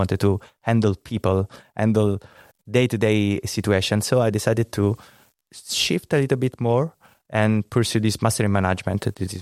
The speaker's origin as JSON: {"language": "English", "town": "Rome", "region": "Lazio", "country": "Italy", "tie": "born or raised there", "second_language": "English", "said": "as you can also hear from my accent, I come from Italy, specifically from Rome. I've been living there for most of my life. It's quite nice and a dynamic city, as you might know."}